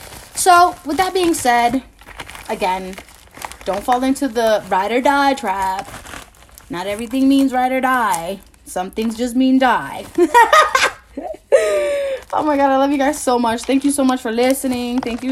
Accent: Newark, New Jersey, United States; Yeah, I'm Puerto Rican as fuck. And I'm from Newark, New Jersey, right?

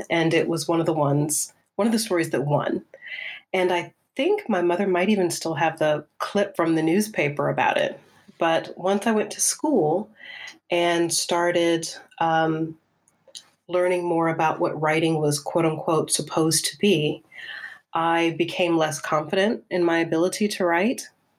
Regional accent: South Carolina, United States; So I grew up in South Carolina.

